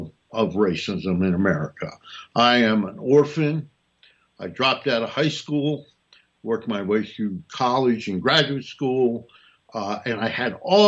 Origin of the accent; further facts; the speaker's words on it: Newark, New Jersey, United States; moved away; And I used to go back to my hometown of Newark, New Jersey, and see how African Americans were treated.